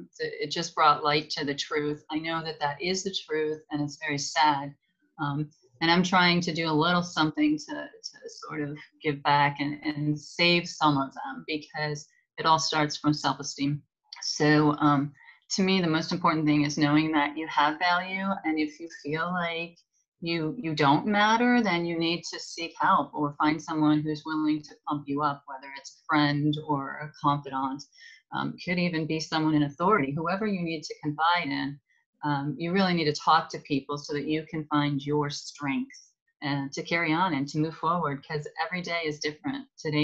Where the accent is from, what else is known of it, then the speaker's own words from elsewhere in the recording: Ohio, United States; born there; I was born in Northeast Ohio in the United States, and you know, I had a good family, middle class.